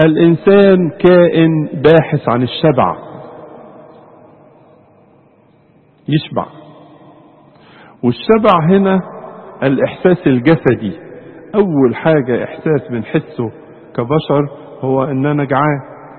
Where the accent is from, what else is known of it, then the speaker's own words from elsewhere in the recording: Egypt; في ألفاظ كده كتير نقولها في الأدبيات الاجتماعية بتاعتنا كمصريين